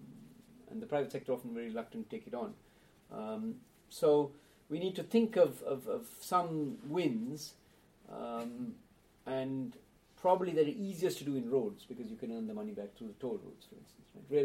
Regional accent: Sri Lanka; I'm not from India, by the way. I'm from Sri Lanka originally, but I've lived here for many years.

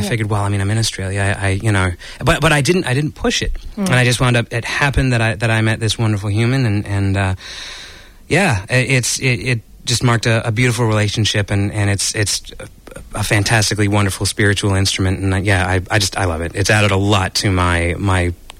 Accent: Canada; I am Canadian, so.

